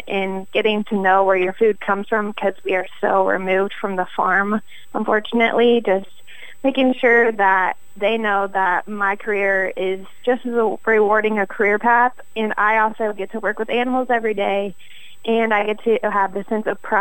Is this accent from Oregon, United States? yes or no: no; Johnstown, Ohio, United States; now in Audubon, United States; I am originally from Johnstown, Ohio. I moved out to Audubon, Iowa for my career path in swine.